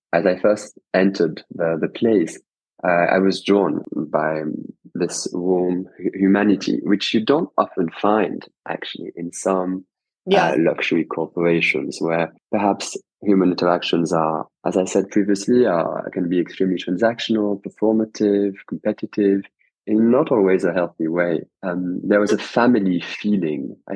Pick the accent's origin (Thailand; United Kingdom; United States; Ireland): United Kingdom; London; also born or lived in France; Although I'm French, I was brought up in London.